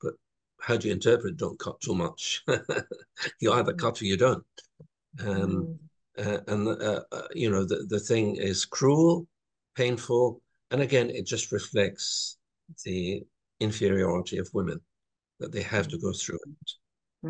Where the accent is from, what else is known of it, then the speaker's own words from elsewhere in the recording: Israel; I come from Israel, from a small Christian Arab community.